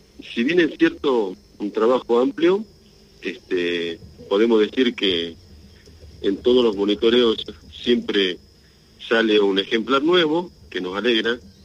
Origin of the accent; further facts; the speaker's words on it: Los Toldos, Salta, Argentina; born there; Yo soy nacido acá en Los Toldos, nativo.